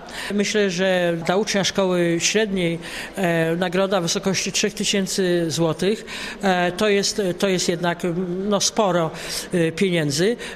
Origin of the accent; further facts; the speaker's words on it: Silesian Voivodeship, Poland; To u nas na Śląsku się bardzo dobrze sprawdzało.